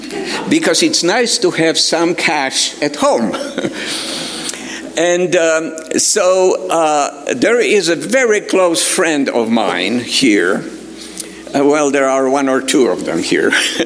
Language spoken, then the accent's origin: English; Poland; accent: Polish; English is a second language; moved away; I am from Delta. And in case you wonder about my accent, I am Polish. But I left Poland a while back.